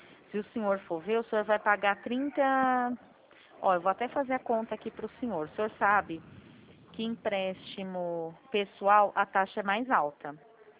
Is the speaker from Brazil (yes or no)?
yes; Araraquara, São Paulo, Brazil; Não, não, sou de Araraquara.